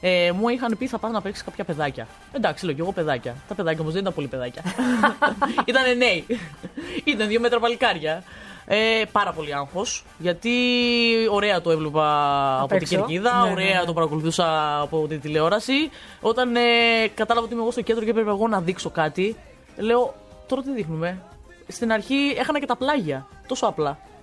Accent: Igoumenitsa, Epirus, Greece; Μεγάλωσα στην Οικουμενίτσα.

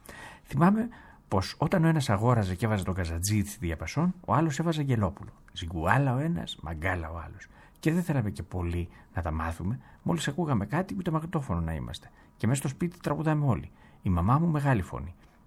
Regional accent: Greece; με βάζαν με ένα βιολί και έλεγα τουρκικά και δεν πίστευε ότι είμαι Ελληνίδα. Νόμιζες ότι έχω έρθει από εκεί, τέτοια προφορά.

